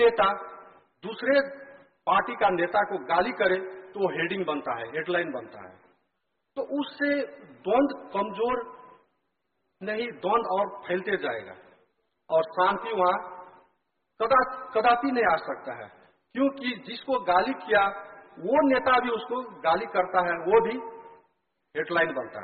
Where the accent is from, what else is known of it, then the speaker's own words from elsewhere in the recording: Nepal; खास करके हम नेपाल से हैं